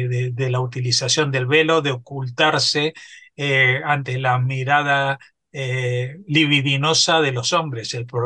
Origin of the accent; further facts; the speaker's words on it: Argentina; y lo digo como argentino